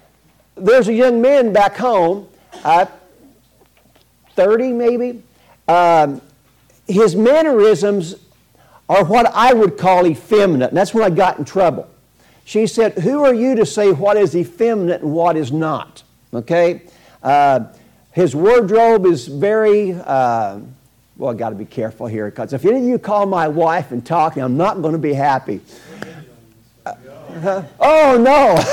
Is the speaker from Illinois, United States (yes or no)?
yes; Illinois, United States; Again, I'm from Southern Illinois. We're rednecks. We're proud of our trucks.